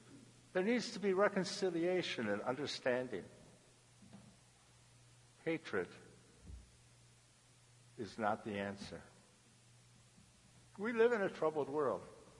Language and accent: English; Michigan, United States; I was born and raised up in Michigan.